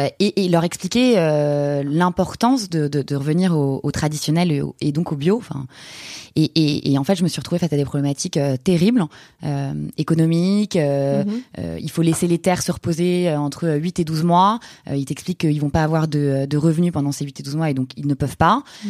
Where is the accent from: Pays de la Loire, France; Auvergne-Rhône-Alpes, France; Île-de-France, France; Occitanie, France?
Île-de-France, France; Paris; also born or lived in Buenos Aires; Moi, à la base, je suis une Parisienne 100%. J'ai fait mes études entre Saint-Jean-de-Passy, La Tour, pour ceux qui connaissent le 16e.